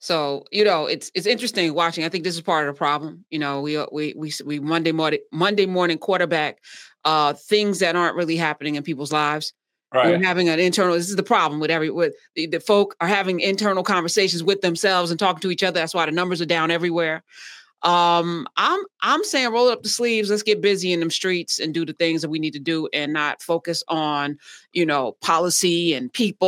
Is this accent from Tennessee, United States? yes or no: no; East Orange, New Jersey, United States; I'm from East Orange, right? So we impacted the mayor, the police chief lived on my street.